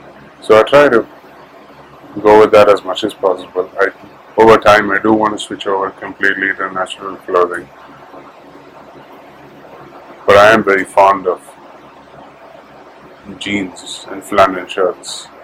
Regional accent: Oman; also born or lived in India; I grew up in Oman, partly in Oman and partly in India.

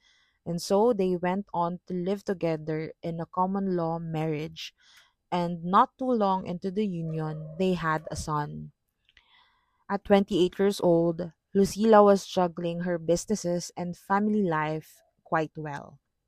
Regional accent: Manila, Metro Manila, Philippines; English is a second language; I grew up in Manila, so the language we use here is Filipino or the standardized Tagalog.

